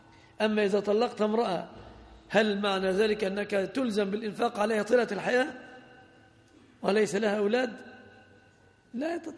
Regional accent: Egypt; فالوضع عندنا في مصر صداق المرأة يتمثل في ثلاثة أشياء الغالب

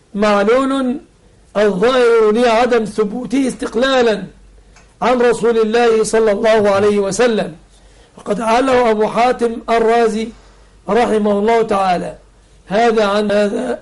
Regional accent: Egypt; يحفظ بلادنا مصر آمنة مطمئنة من كل مكروه ومن كل سوء

